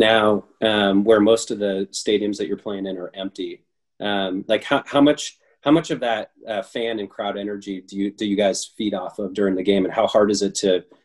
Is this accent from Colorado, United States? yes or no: yes; Colorado, United States; I'm from Colorado, and, you know, by circumstance, I'm a Broncos fan.